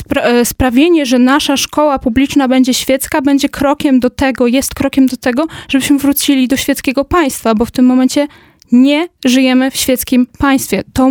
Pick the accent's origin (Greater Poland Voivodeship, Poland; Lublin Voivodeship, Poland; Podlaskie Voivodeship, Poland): Podlaskie Voivodeship, Poland; Natomiast akurat wywodzę się z takiego rejonu z Podlasia, w którym ta wielokulturowość jest chlebem powszednim.